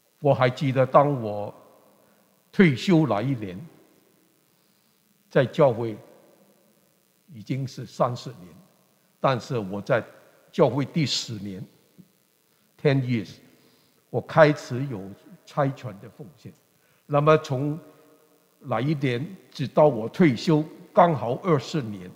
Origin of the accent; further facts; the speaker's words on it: Hong Kong; also born or lived in China; 我在香港长大，在中国出生，后来到香港长大。